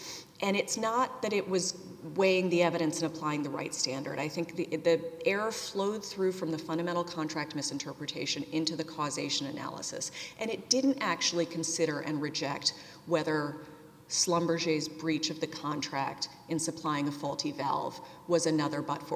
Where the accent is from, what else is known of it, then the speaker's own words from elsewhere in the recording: New York, United States; And I'm from New York, I'm trying not to talk too fast.